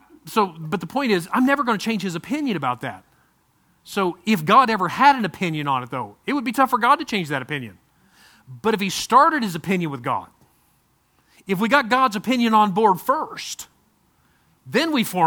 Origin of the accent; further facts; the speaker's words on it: United States; As an American citizen, I am.